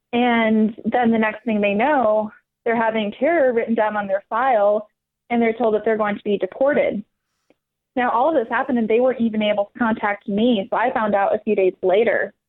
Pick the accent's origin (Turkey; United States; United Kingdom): Turkey; Yeah, I grew up in Turkey. My parents were there. They lived there for 23 years before all of this happened